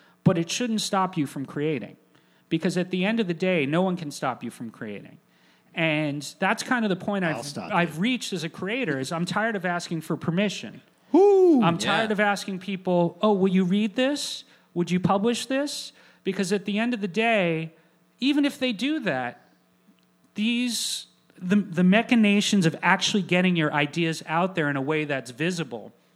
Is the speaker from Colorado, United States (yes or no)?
no; Miami, Florida, United States; are a big influence of mine because I grew up in Miami in the 80s.